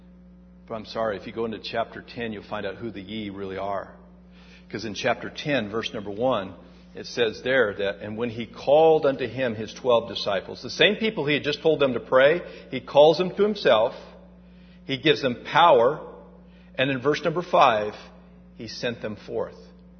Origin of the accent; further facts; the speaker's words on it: Oregon, United States; You know, I grew up in Oregon, and we had 26 apple trees on the property where I grew up.